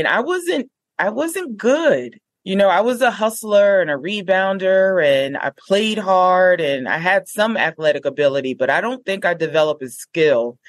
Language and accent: English; Newark, New Jersey, United States; we grew up in Newark, but just a different side.